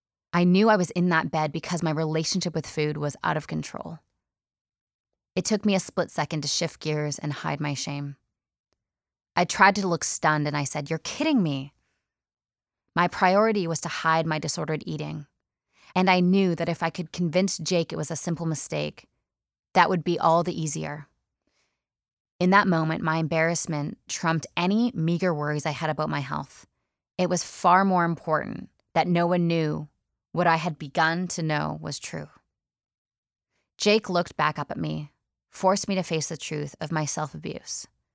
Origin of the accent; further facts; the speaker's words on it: Canada; I was in Australia, over 8,000 miles away from my hometown in Canada